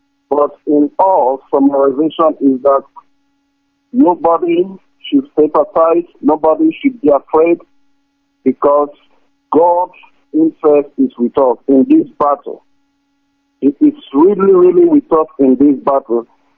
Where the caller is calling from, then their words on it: Malaysia; I'm calling from Malaysia.